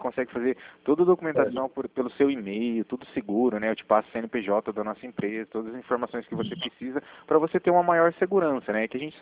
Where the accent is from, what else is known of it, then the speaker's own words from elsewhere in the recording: Cornélio Procópio, Paraná, Brazil; Eu sou de Cornélio Procópio, Joloedes, do Paraná, aqui, próximo a Londrina.